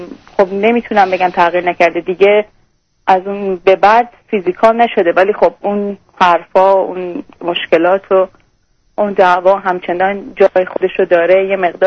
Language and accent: Persian; Iran; moved away as an adult; ما از ایران اومدیم